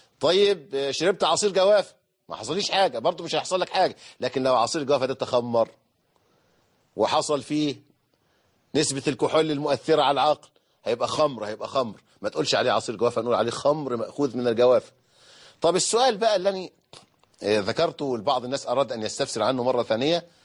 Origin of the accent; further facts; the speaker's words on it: Egypt; عندنا في مصر